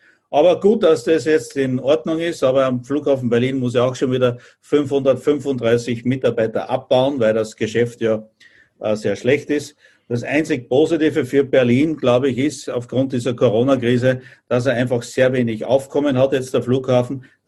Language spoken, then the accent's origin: German; Austria; Mir persönlich als Österreicher